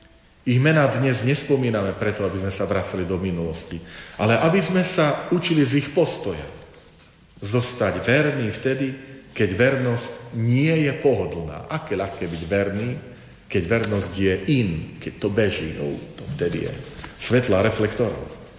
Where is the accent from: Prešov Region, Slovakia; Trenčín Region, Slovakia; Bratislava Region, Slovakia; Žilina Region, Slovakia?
Žilina Region, Slovakia; Tvrdošín; ja som z Medvedzi a Tvrdošín